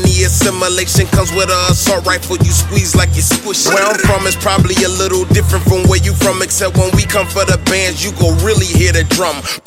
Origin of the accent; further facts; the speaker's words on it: Detroit, Michigan, United States; I'm from Detroit, Michigan, the murder mitten